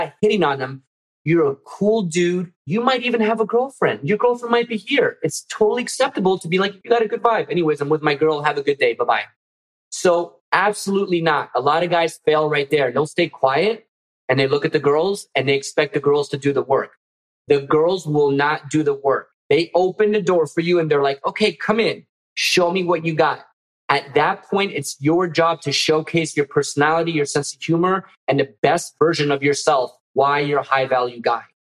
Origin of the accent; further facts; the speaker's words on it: Miami, Florida, United States; So now I put in this conversation, I'm from Miami, I'm Cuban.